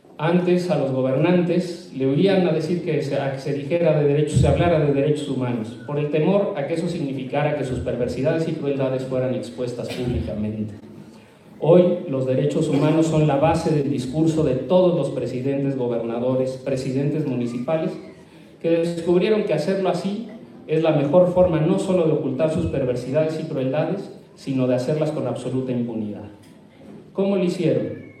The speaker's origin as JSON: {"language": "Spanish", "town": "San Miguel Tzinacapan", "region": "Puebla", "country": "Mexico", "said": "así como lo diríamos allí, de donde somos, de San Miguel Sinacapan"}